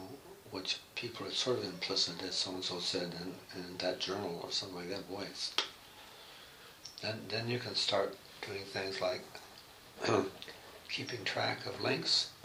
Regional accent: Oregon, United States; I grew up in Oregon, outside of Portland.

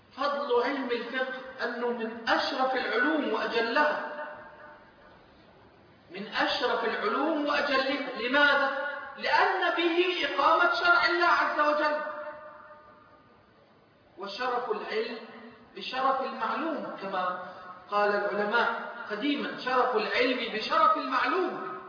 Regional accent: Egypt; لما الجيش اللي عندنا في مصر بيطلع

